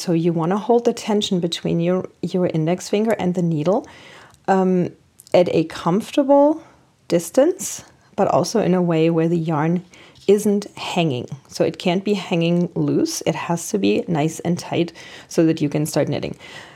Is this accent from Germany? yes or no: yes; Germany; I grew up in Germany.